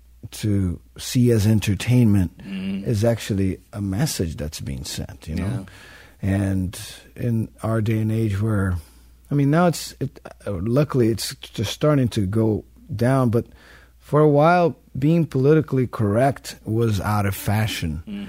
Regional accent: Brazil; moved away as an adult; now in United States; I'm from Brazil, and I moved to the United States slowly because of work with … first and then … all that. It's been 7 years now.

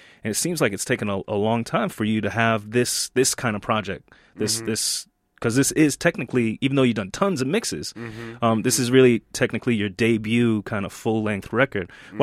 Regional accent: Atlanta, Georgia, United States; I'm originally from Atlanta, Georgia.

